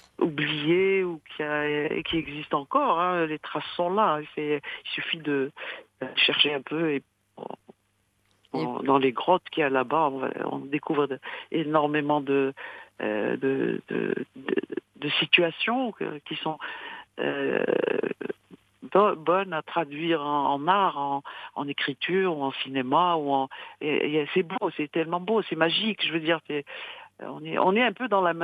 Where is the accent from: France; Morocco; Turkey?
Morocco; on est marocain